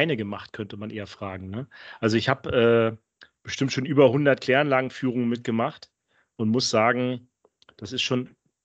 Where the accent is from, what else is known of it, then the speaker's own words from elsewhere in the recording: Rostock, Mecklenburg-Vorpommern, Germany; Wir sind ja aus Deutschland, der Sascha aus Berlin und ich bin eigentlich aus Rostock.